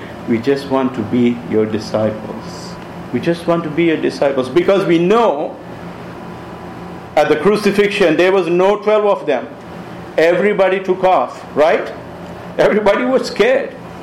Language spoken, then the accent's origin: English; India; No matter if I'm an Indian, no matter if you are from Nigeria